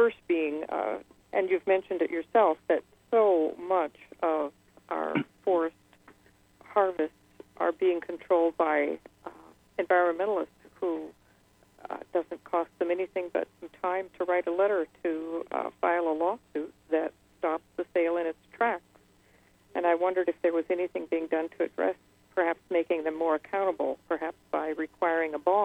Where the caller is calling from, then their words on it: Kalispell, Montana, United States; I'm calling from Kalispell.